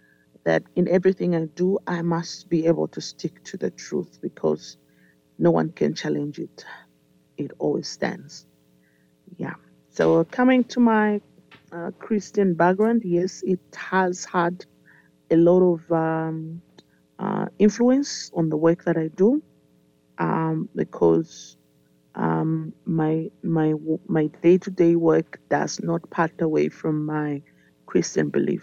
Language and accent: English; Kabwe, Central Province, Zambia; I grew up in Kabwe, in Central Province of Zambia, in a family of seven. I'm the second born